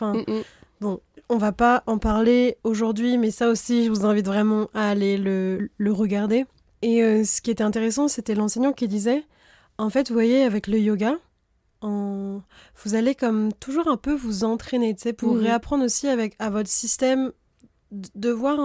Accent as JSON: {"language": "French", "country": "France", "tie": "born or raised there", "said": "dans la société dans laquelle j'ai grandi en France"}